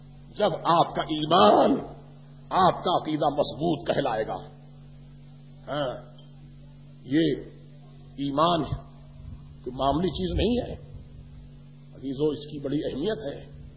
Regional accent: Hyderabad, Sindh, Pakistan; بتائیے ہمارے حیدرآباد میں، میں بچپن میں جب چھوٹا سا تھا، 5-7 سال عمر تھی میری

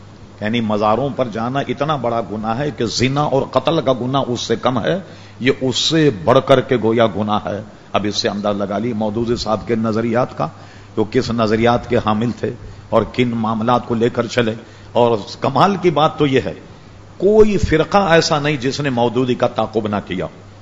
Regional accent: Hyderabad, Telangana, India; میں حیدرآباد دکن کا رہنے والا ہوں

